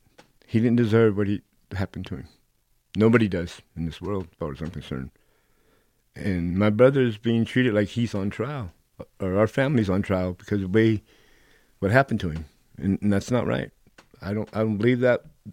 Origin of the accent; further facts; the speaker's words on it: Nevada, United States; But we grew up in Nevada, and my dad's from here, and we all went to Nevada when we was younger